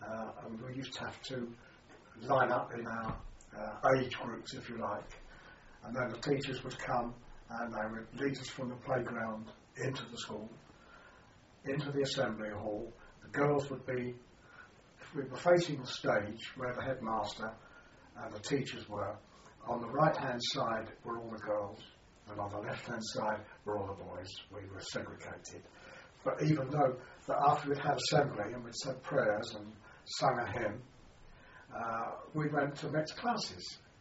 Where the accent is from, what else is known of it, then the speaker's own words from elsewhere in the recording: London, United Kingdom; born there; I was born in Acton, at London, Westray, on the 4th of May 1925.